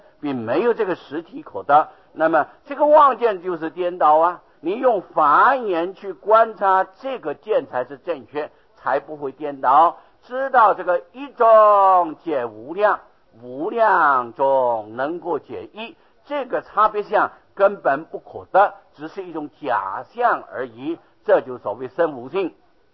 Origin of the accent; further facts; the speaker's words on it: Taiwan; 我没有到过大陆，我是台湾土生土长的。哎呀，我现在要改口说马路边学来的，我这个国语马路边学来的，所以啊没有办法咬得很清楚啊。